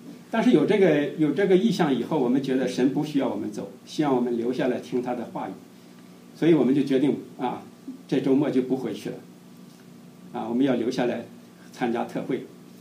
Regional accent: China; now in United States; 我们从大陆来的这个年轻人要认识神是非常的困难。我自己就是一个例子，我来美国以后，都到我2005年来美国

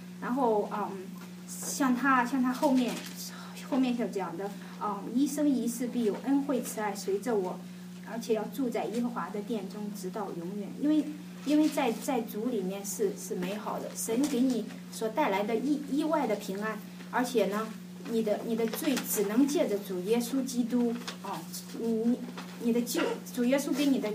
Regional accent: Shandong, China; 我常常觉得我是山东人

